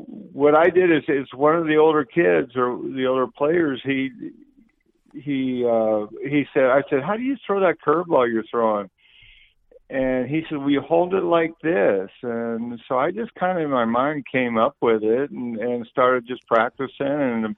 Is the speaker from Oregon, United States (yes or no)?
no; Rancho Cordova, California, United States; I was from Sacramento area. I went to Cordova, California, and it was kind of a country boy